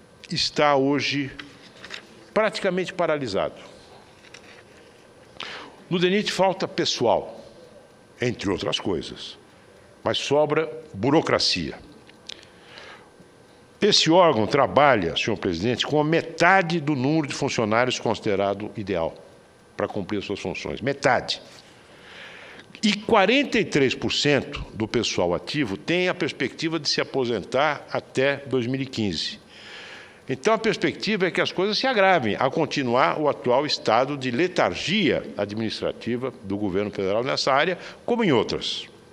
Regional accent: São José do Rio Preto, São Paulo, Brazil; rodovia que atravessa a minha cidade natal, São José do Rio Preto.

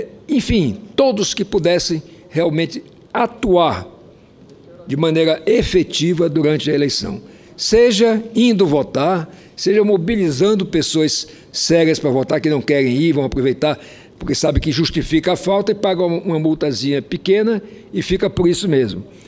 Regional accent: Roraima, Brazil; Por exemplo, lá no meu estado, há uma perseguição, realmente uma coação dos funcionários públicos, tanto os concursados quanto os comissionados. E se você somar aí, por exemplo, esses funcionários públicos, são a grande maioria de todas as famílias de Roraima tem alguém que é funcionário público.

